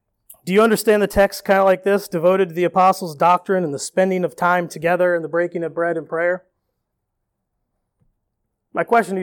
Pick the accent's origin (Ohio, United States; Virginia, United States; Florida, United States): Ohio, United States; also born or lived in Ottumwa, Iowa; I was born in Ottumwa, Iowa, into a very law-oriented movement. Moved to Ohio, Northwest Ohio, and my mom was devout.